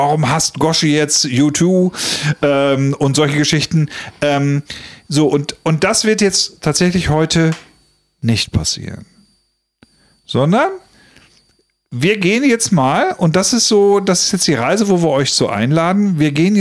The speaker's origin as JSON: {"language": "German", "region": "West Germany", "country": "Germany", "tie": "born or raised there", "said": "und plötzlich wir sind daran aufgewachsen im Westen hier von Deutschland"}